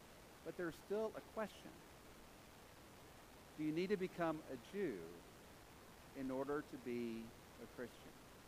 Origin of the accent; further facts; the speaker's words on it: Texas, United States; also born or lived in Houston; Worse than that, I'm an American. Worse than that, I'm a Texan.